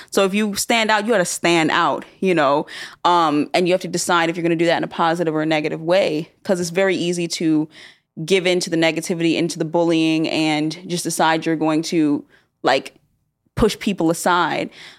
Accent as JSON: {"language": "English", "town": "Stone Mountain", "region": "Georgia", "country": "United States", "tie": "born or raised there", "also_born_or_lived": "Clarkston / Atlanta", "said": "And growing up in Stone Mountain and Clarkston and Atlanta, where there are hundreds of countries represented in such a small area"}